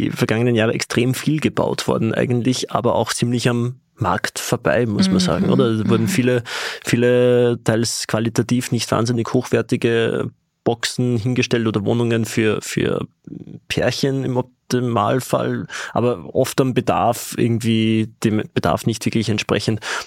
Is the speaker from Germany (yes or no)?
no; Upper Austria, Austria; now in Vienna, Austria; Ehrlich gesagt weiß ich ja gar nicht, wie lange ich überhaupt in Wien bleiben will. Ich bin Oberösterreicher.